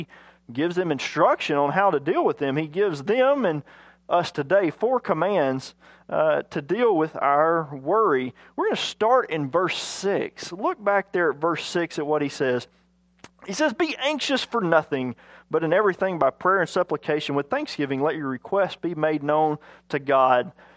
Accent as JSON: {"language": "English", "region": "Arkansas", "country": "United States", "said": "Now, I'm from Arkansas, and I went to the University of Arkansas, so I'm a Razorback."}